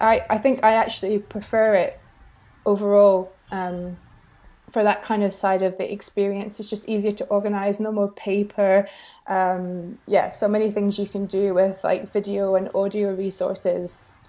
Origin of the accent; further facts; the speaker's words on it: United Kingdom; moved away as an adult; now in France; So I'm British, but I've lived in France since I finished my studies.